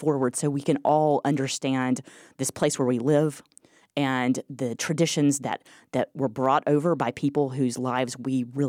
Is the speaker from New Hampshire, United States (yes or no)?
no; Macon, Georgia, United States; I have, and I grew up in Georgia, but I've got to tell you, this history was not taught when I was in school. I went to public schools in Macon.